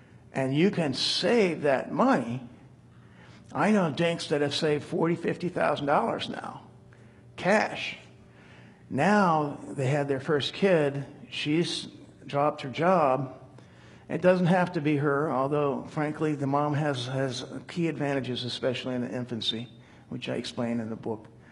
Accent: Scotland, United Kingdom; Some people say maybe I just come by this because I'm Scottish

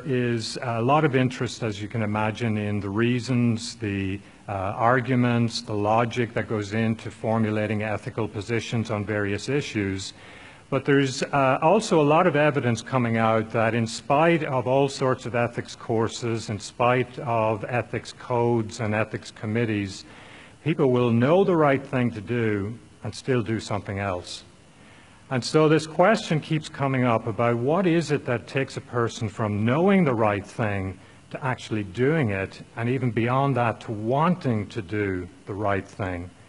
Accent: Ireland; moved away as an adult; now in United States; I am Irish originally, and came to the U.S. about 30 years ago or so to study at Ohio State. I did my PhD there. And along the way, became a Christian through getting involved in Xenos.

